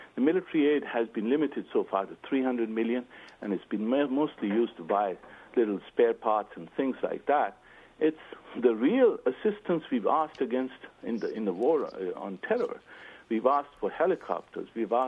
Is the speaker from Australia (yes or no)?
no; Pakistan; I choose my words very carefully. I'm from Pakistan, and she's not.